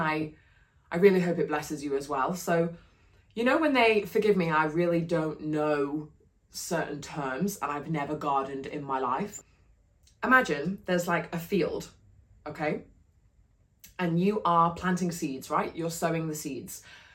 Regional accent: England, United Kingdom; So I'm Northern English, and I actually am a bit Norwegian too. Fun fact for you.

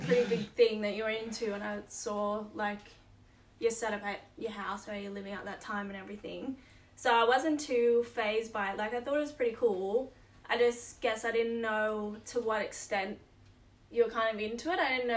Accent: United States; So, growing up in the States, I visited Australia, like, on the Central Coast when I was 5.

